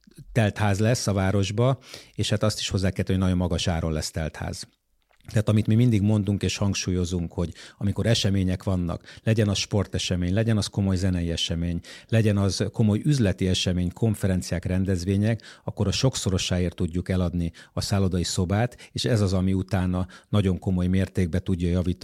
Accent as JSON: {"language": "Hungarian", "region": "Budapest", "country": "Hungary", "said": "Persze magyarként, budapestiként mi örülnénk"}